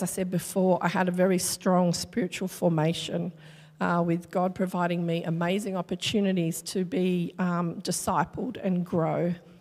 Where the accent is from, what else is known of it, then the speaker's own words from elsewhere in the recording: Perth, Western Australia, Australia; I was born and raised in Perth, WA, with no Christian upbringing whatsoever.